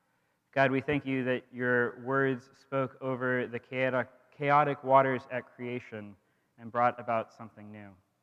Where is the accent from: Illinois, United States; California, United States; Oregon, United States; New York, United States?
Oregon, United States; So I've shared with some of you that I grew up in the Pacific Northwest, specifically in Oregon, and there's a certain culture in Oregon that I was a part of.